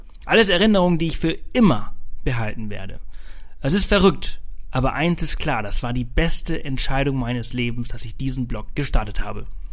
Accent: Balearic Islands, Spain; Früher bin ich viel zwischen Mallorca und Deutschland geflogen. Ich bin ja auf Mallorca aufgewachsen und meine Großeltern haben in Deutschland gelebt.

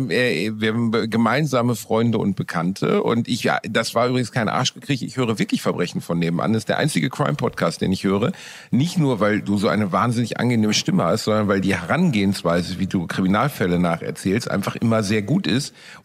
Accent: Gelsenkirchen, North Rhine-Westphalia, Germany; Bochum, die so ziemlich tristeste Stadt direkt nach meiner Heimatstadt Gelsenkirchen.

